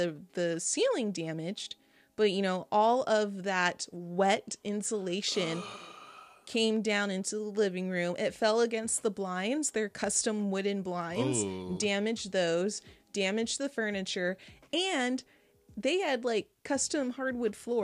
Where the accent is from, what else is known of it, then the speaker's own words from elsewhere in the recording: Texas, United States; So some people are used to that. I'm not. We're from Texas.